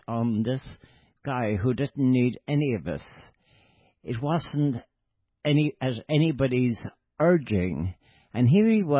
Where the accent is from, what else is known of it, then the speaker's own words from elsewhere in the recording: Ballina, County Mayo, Ireland; my hometown of Ballina in Mayo